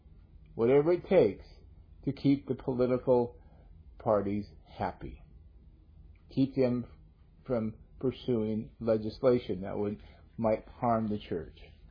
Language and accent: English; United States; Now, I'm not putting down being an American. I just said to you, I am happy to be an American.